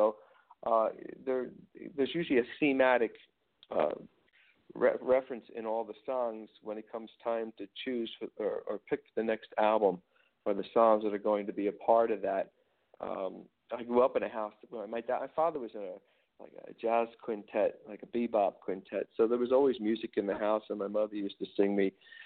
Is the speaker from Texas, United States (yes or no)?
no; Philadelphia, Pennsylvania, United States; an R&B rhythmic figure growing up in Philly.